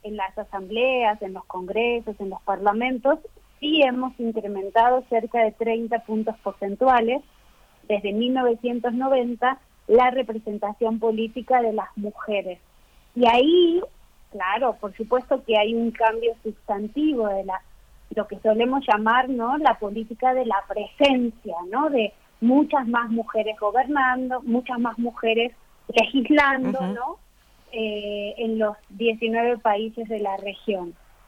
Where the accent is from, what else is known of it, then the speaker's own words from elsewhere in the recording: Santa Teresita, Buenos Aires Province, Argentina; yo soy de la República Independiente de Santa Teresita, en la costa atlántica